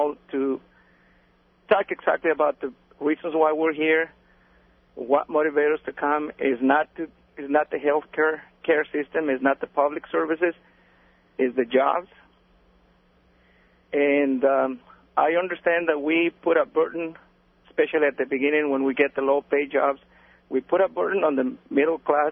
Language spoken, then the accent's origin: English; Mexico; moved away as an adult; now in United States; I was raised in Mexico until I was 18 years old. I had a full-time job before I left, and I have tried to enculture myself here